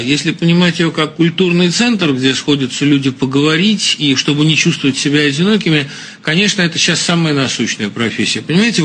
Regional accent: Russia; now in United States; Когда я приехал из России

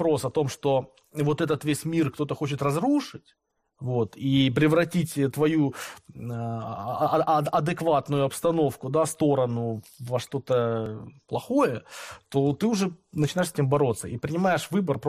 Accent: Ukraine; born there; Я тоже русский украинец, да, потому что родился на территории Украины, Украинской Советской Социалистической Республики, да.

